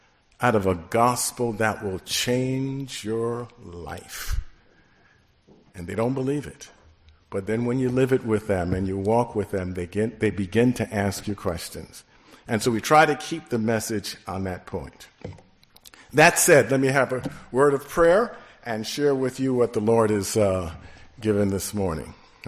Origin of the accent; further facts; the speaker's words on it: Atlanta, Georgia, United States; I'm from Atlanta, Georgia, in the city of Atlanta, and been down there for over 50 years.